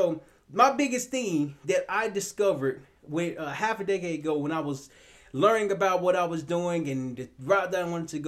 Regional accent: Little Rock, Arkansas, United States; Smurfs, I'm from Little Rock, Arkansas.

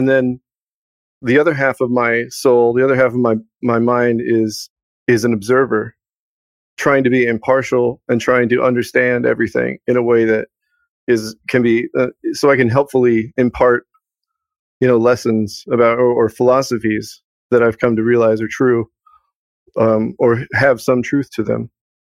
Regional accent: Houston, Texas, United States; I'm from Houston, Texas. I was raised around there. I had a pretty rough childhood.

